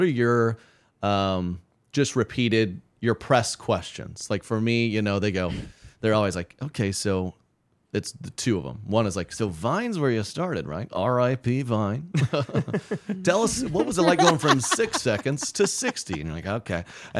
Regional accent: Oklahoma, United States; And I grew up in Oklahoma and I wasn't allowed to watch PG-13 movies.

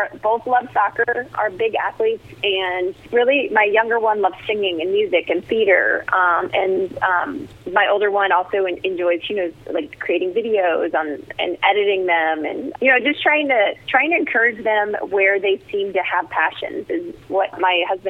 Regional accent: New Jersey, United States; I grew up in New Jersey and was youngest of 4

